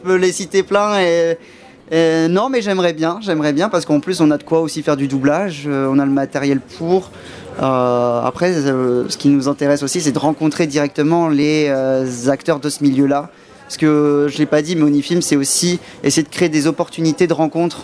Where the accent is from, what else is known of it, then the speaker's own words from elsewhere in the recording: Orléans, Centre-Val de Loire, France; On est majoritairement des Orléanais et Orléanaises.